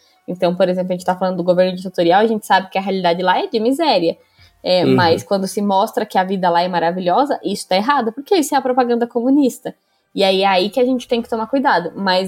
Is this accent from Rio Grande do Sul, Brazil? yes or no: no; São Paulo, Brazil; nós somos do interior de São Paulo